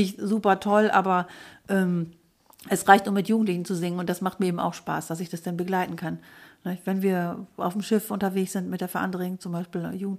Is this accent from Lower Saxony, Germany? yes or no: yes; Lower Saxony, Germany; Ich komme nämlich ursprünglich aus der Lüneburger Heide, aus dem Landkreis Uelzen, etwas provinzieller.